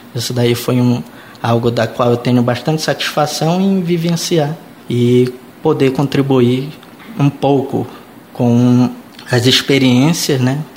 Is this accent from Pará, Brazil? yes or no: yes; Afuá, Pará, Brazil; posso situar que eu sou dessa região marajoara, sou do interior do Pará, mais especificamente o Afuá, Marajó